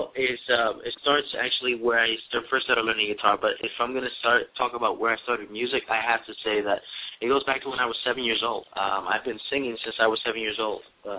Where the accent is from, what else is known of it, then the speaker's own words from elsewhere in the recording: New York City, New York, United States; born there; I was born in Brooklyn, New York, in St. Mary's Hospital back in 1982.